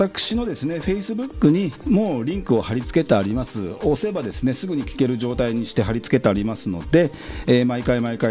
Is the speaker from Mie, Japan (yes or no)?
no; Yokohama, Kanagawa, Japan; 私ですね、横浜鶴見区出身